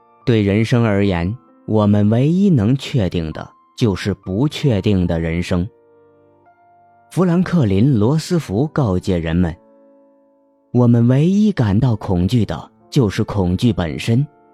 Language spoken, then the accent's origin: Chinese; Hunan, China; 普通话中的金和精彩的精有着相似的发音，我们湖南人不区分前后鼻音。